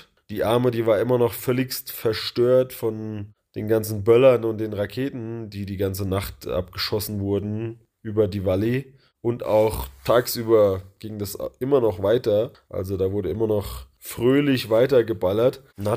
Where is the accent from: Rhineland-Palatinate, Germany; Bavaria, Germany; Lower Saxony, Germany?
Rhineland-Palatinate, Germany; Mainz; viele sind natürlich aus meiner Heimat.